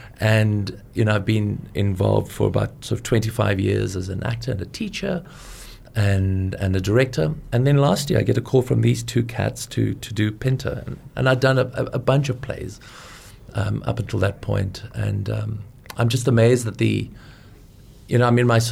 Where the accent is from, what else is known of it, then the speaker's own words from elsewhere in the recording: Cape Town, Western Cape, South Africa; moved away as an adult; also born or lived in Israel / United Kingdom; I'm from Cape Town, from the Cape Flats